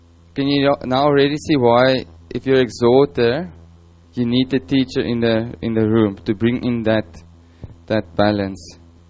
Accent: South Africa; From what I could get out from as a South African.

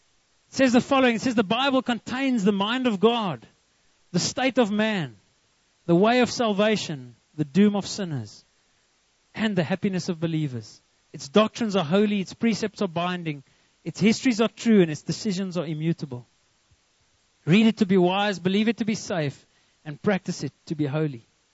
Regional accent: Karoo, South Africa; So I know I come from the Karoo, and you can't get the bush out of me.

